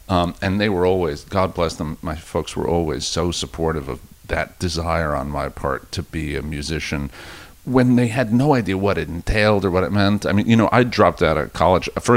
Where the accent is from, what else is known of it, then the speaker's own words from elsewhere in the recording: New York, United States; I grew up in Rockland County, and it was really, it was all nice kids.